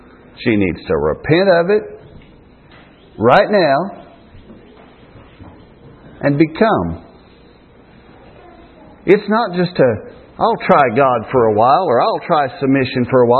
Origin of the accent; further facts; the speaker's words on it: Purdy, United States; Yesterday, preaching in Purdy, my hometown, where everybody knows me, some of the people I went to school with 40 years ago, went to school with them all my life.